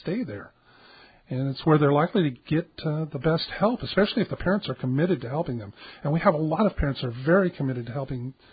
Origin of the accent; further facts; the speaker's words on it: San Diego, California, United States; Import, but I grew up in Pacific Beach in San Diego, so Southern California.